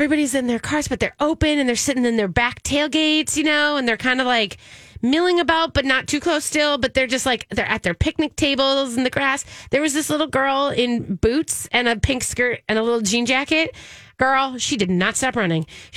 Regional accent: Minnesota, United States; because it's just there, because I'm Minnesotan

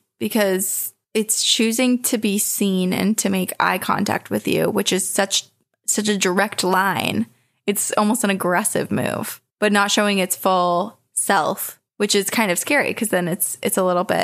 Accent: St. Charles, Illinois, United States; My hometown of St. Charles, Illinois has some pretty neat ghost stories

